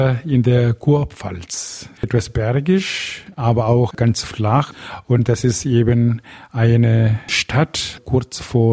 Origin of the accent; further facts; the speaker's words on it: India; German is a second language; moved away as an adult; now in Germany; ich komme aus Indien, ich bin ein Tamile und ich bin viele Jahre bei den Steilmissionaren gewesen.